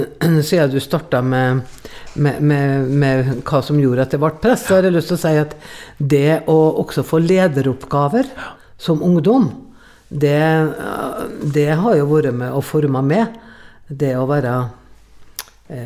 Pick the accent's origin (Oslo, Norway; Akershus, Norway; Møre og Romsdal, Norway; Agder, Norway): Møre og Romsdal, Norway; Frei; kirka hjemme på Frei